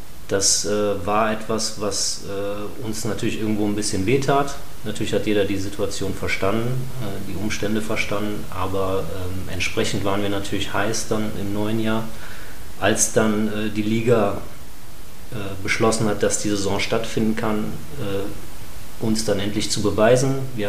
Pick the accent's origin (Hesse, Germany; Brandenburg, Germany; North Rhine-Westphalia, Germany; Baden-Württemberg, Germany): North Rhine-Westphalia, Germany; Wuppertal; Ja, wir sind beide in Wuppertal aufgewachsen, haben auch hier das Basketballspielen gelernt.